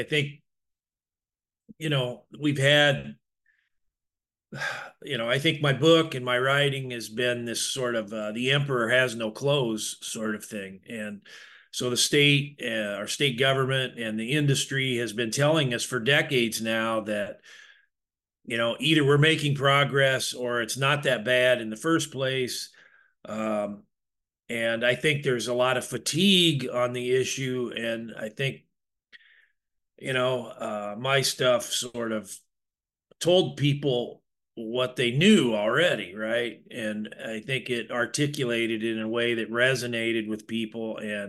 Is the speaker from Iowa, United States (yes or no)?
yes; Des Moines, Iowa, United States; also born or lived in Minnesota; Well, I'm from Iowa originally, the Des Moines area, but I lived in Minnesota for a long time, and I moved back to Iowa in 2003